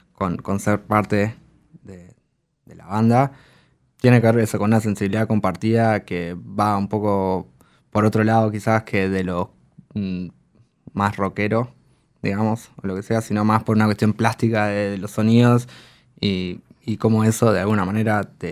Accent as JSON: {"language": "Spanish", "region": "Maldonado", "country": "Uruguay", "said": "Yo soy de Maldonado"}